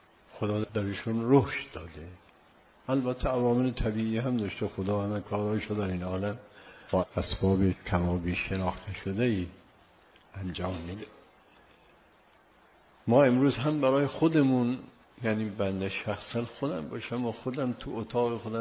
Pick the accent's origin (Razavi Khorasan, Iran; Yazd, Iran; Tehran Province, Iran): Yazd, Iran; هم در شهر خودمون که دارالعباده بود